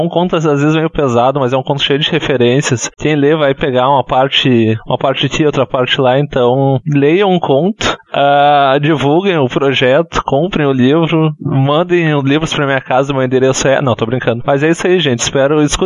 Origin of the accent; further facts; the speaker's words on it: Porto Alegre, Rio Grande do Sul, Brazil; E sou aqui de Porto Alegre.